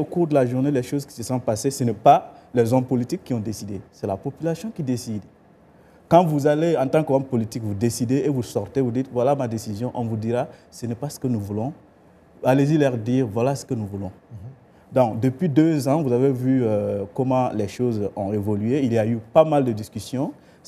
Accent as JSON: {"language": "French", "country": "Burkina Faso", "said": "en tant que burkinabé, je suis très triste de ce qui se passe dans mon pays d'origine."}